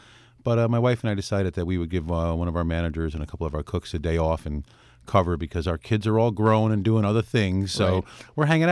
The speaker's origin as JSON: {"language": "English", "region": "Connecticut", "country": "United States", "also_born_or_lived": "New York / Boston", "said": "You know, I'm from Connecticut, kind of grew up in New York and Boston and upstate here."}